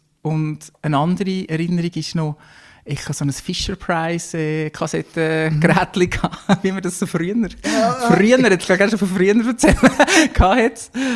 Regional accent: Nidwalden, Switzerland; now in Lucerne, Switzerland; Ich bin ursprünglich komme ich aus Nidwalden, wohne jetzt in Luzern in der Stadt

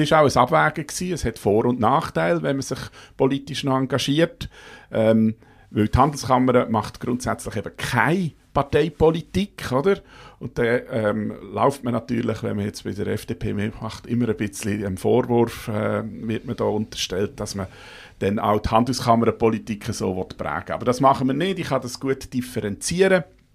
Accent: Solothurn, Switzerland; Ich bin 56 und ich gehöre zum Dialekt an. Ich komme ursprünglich aus dem Solothurnischen. Ich bin in Solothurn in der Schule, habe in Bern studiert, Geografie und Biologie.

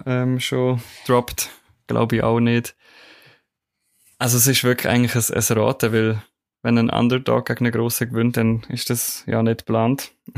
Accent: Switzerland; Mir natürlich als Schweizer

